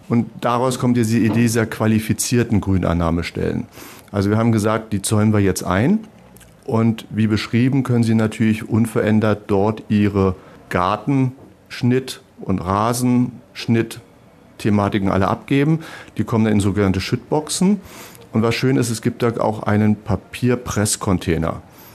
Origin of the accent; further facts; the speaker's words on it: Berlin, Germany; in Berlin, wo ich herkomme, gab es das nicht.